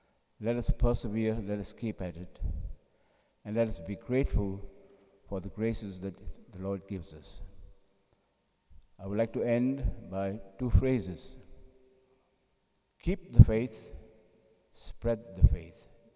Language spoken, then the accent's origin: English; India; the place where I grew up in India, there, in my city there, there was a place called Leper Asylum